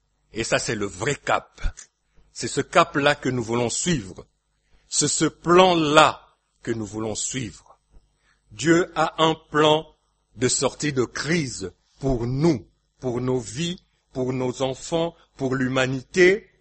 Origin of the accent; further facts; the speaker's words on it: DR Congo; Moi, je suis du Congo, Congo-Kinshasa.